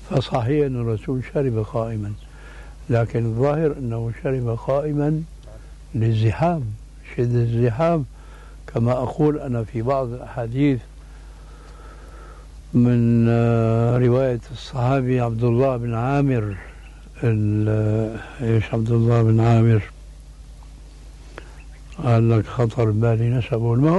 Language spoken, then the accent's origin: Arabic; Syria; بسموه عندنا بالشام برزان